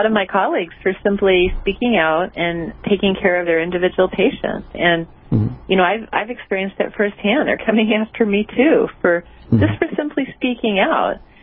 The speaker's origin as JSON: {"language": "English", "country": "United States", "tie": "born there", "said": "I was so lucky. I was born here in America to parents who had fled from communism."}